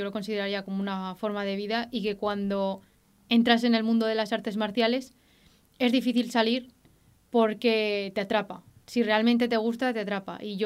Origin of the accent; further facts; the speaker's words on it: Aragon, Spain; yo había estado desde los 4 a los 10 años practicando jota, como buena aragonesa